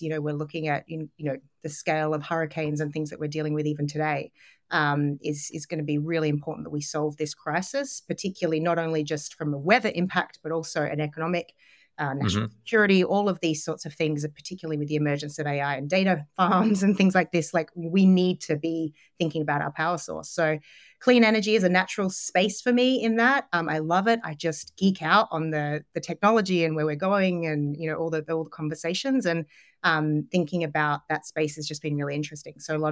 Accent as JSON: {"language": "English", "country": "Australia", "tie": "born or raised there", "lives_now": "United States", "said": "Sure. So born and raised in Australia"}